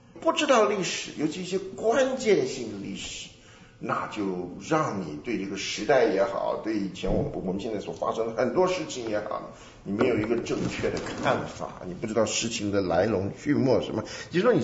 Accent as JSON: {"language": "Chinese", "country": "China", "said": "可是这个呢，对于我们中国人来讲呢，有的时候是个难处"}